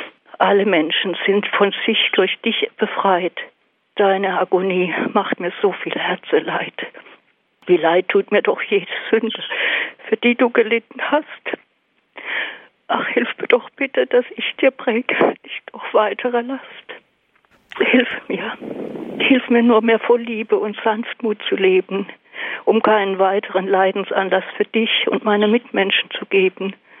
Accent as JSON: {"language": "German", "town": "Malsch", "region": "Baden-Württemberg", "country": "Germany", "said": "ich bin aus Malsch"}